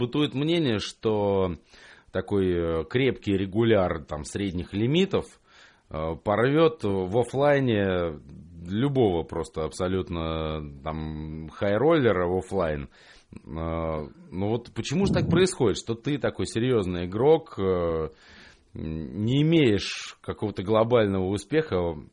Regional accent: Russia; вот на чем мы выросли в России

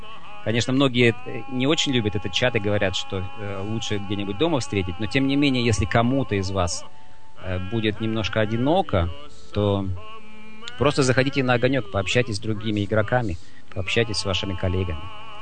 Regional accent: Russia; Это все-таки я как человек из России, для нас это всегда был самый важный праздник в году

